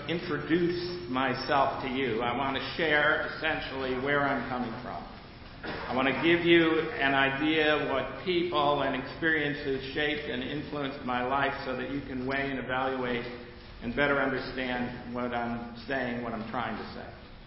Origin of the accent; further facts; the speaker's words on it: Midwest, United States; born there; I was born in the Midwest.